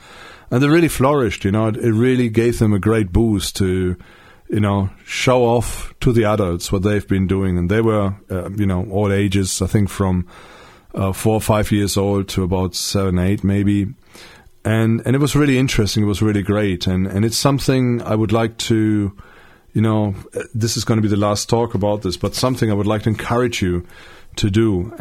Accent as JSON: {"language": "English", "country": "Germany", "tie": "born or raised there", "said": "I grew up in West Germany, so I wasn't exposed to the FDJ."}